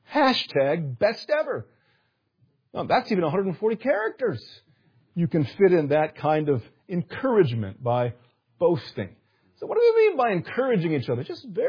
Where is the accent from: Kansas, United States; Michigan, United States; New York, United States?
Michigan, United States; I'm from Michigan